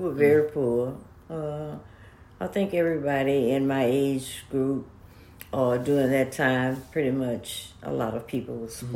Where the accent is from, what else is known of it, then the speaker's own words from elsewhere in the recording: Beaumont, Texas, United States; I was born in Beaumont, Texas in 1936, and I grew up there also.